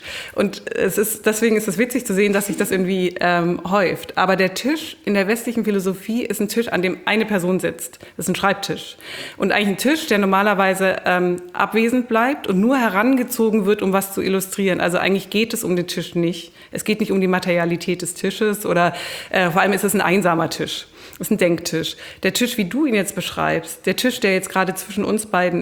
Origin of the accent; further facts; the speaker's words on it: Stuttgart, Baden-Württemberg, Germany; Aber ich komme ja aus Stuttgart, aus Süddeutschland.